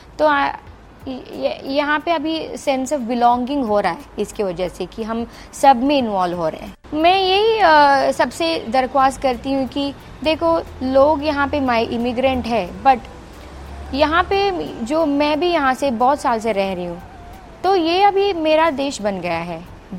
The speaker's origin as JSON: {"language": "Hindi", "region": "Karnataka", "country": "India", "moved": "yes", "said": "मैं जहाँ से आती हूँ इंडिया से, मैं कर्नाटक से आती हूँ, मेरे हस्बैंड मलयाली है, तो हमें तो ये ट्रॉपिकल शहर बैक होम ही लगता है।"}